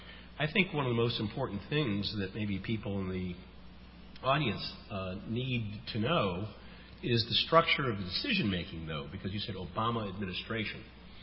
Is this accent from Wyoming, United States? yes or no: yes; Wyoming, United States; the Wind River Reservation in Wyoming, my home state